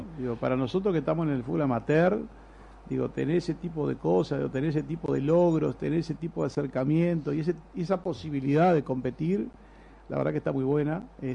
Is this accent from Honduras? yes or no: no; Salto, Uruguay; Pero como buen uruguayo, como buen salteño que somos, como hacen todos los salteños y todos los uruguayos